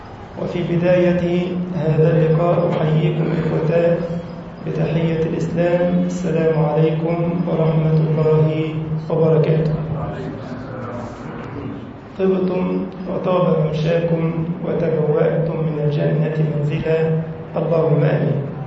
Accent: Egypt; واحفظ بلدنا مصر وسائر بلاد المسلمين

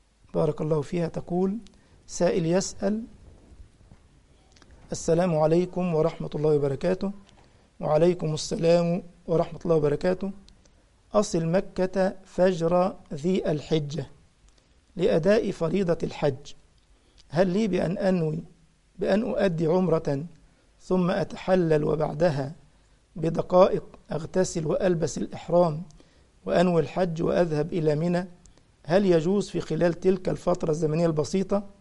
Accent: Egypt; لا تقصد كلمة دارجة عندنا في مصر يقال للمتشدد مثلا أنت حنبلي

